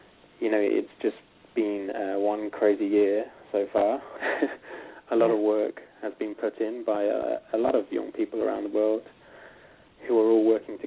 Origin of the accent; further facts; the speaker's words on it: England, United Kingdom; not what I'm used to, as I'm from England